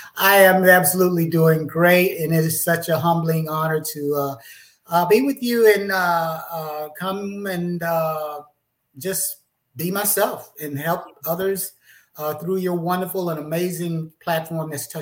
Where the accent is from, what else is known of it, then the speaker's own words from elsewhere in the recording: Atlantic, Alabama, United States; I was born and raised in Alabama, a little small ghost town called Atlantic, Alabama. It was nine of us in the family, five sisters, four brothers. We grew up in the country.